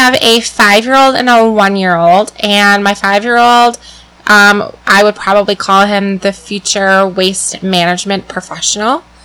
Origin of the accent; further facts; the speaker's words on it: Minnesota, United States; moved away as an adult; now in Arizona, United States; I grew up in Minnesota, and I lived here for pretty much all my life.